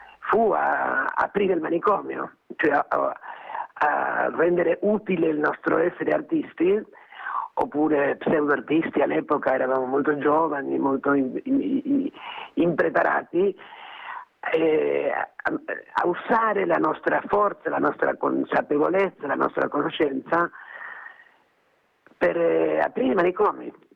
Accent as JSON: {"language": "Italian", "country": "Argentina", "moved": "yes", "lives_now": "Italy", "said": "io sono argentina, sono arrivata in questo paese che mi ha ospitata dopo la dittatura di Videla, in un momento molto particolare, precisamente nel 78, in realtà nel 76, però va bene. Nel 78, 77, 78"}